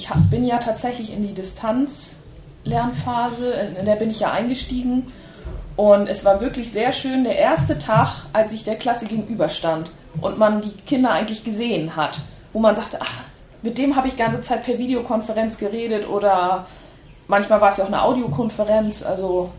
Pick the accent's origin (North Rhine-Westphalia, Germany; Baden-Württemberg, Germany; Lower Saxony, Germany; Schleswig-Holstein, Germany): Schleswig-Holstein, Germany; Flensburg; ich komme aus Flensburg, bin 30 Jahre alt